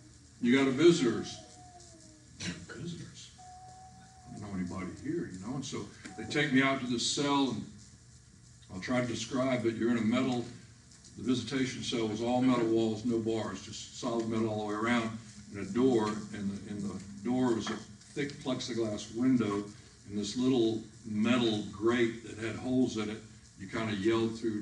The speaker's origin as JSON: {"language": "English", "region": "the South", "country": "United States", "tie": "born or raised there", "said": "I mean, I was raised in the South, you know, I was part of the Bible Belt"}